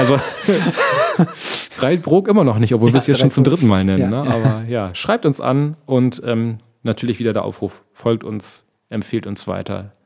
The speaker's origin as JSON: {"language": "German", "region": "Hamburg", "country": "Germany", "said": "Wir, als Hamburger, ne? Kneipenromantik, Hafenromantik, was will man mehr?"}